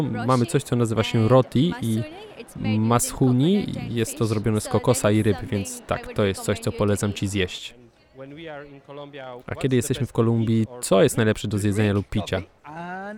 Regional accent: Hyderabad, Telangana, India; Polish is a second language; Pochodzę z Telangana, z Hyderabadu, więc ja polecam biryani z Hyderabadu.

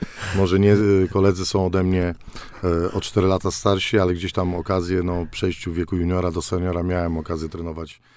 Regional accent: Olsztyn, Warmian-Masurian Voivodeship, Poland; no bo wiadomo, jestem z Olsztyna, były zawodnik

